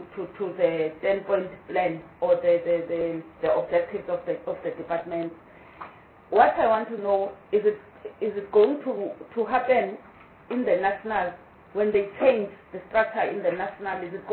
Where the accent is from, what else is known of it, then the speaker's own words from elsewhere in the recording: Eastern Cape, South Africa; I'm from Eastern Cape.